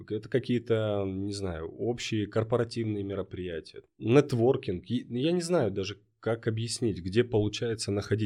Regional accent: Barnaul, Altai Krai, Russia; also born or lived in Moscow / Saint Petersburg; now in Yekaterinburg, Russia; работал и жил в Москве на протяжении 6 лет. Часть своей жизни я прожил в Санкт-Петербурге. Но родом я из Барнаула, и впоследствии я вернулся в Барнаул

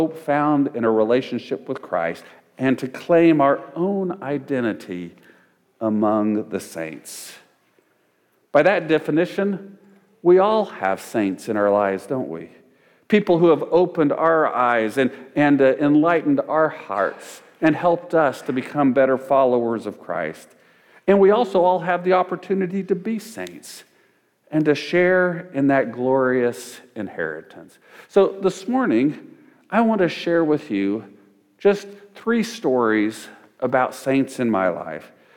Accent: Hutchinson, United States; His parents attended the church where I grew up in Hutchinson.

